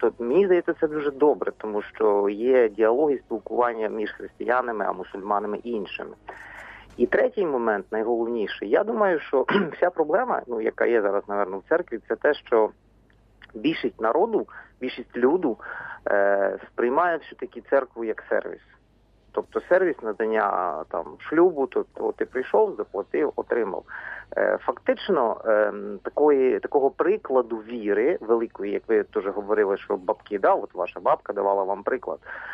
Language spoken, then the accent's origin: Ukrainian; Odesa, Odesa Oblast, Ukraine; місто Одеса.